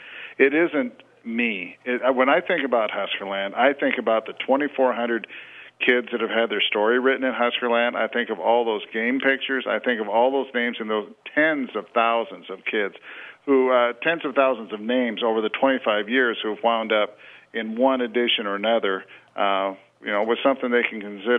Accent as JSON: {"language": "English", "town": "Arnold", "region": "Nebraska", "country": "United States", "tie": "born or raised there", "said": "I wrote for my hometown paper. I wrote in Arnold."}